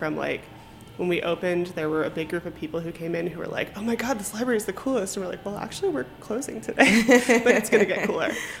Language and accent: English; Cleveland, Ohio, United States; I am originally from just outside of Cleveland, Ohio, which is the best city ever, besides D.C., I guess.